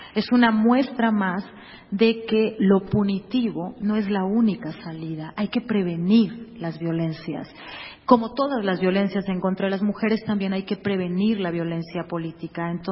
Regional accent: Oaxaca, Mexico; de mi tierra para el mundo, ¿no? Que más aparecen son de Oaxaca

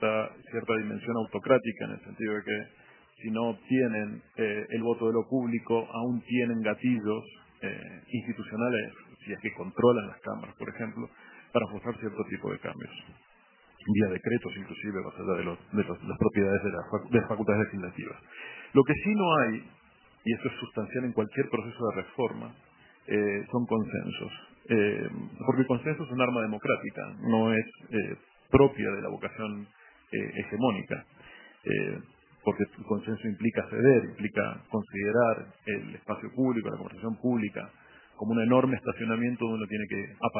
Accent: Argentina; Soy argentino.

